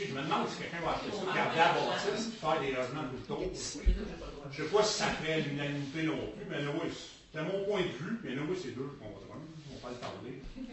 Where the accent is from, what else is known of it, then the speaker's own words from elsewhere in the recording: Verdun, Quebec, Canada; born there; Puis moi, je suis né à Verdun